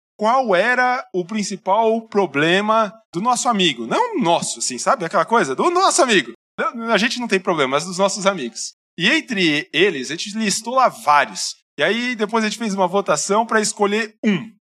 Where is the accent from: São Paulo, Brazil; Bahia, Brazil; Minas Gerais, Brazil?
São Paulo, Brazil; A gente, como bom paulistano, trabalhadores, né? Povo que gosta de trabalhar, e eu me incluo nessa.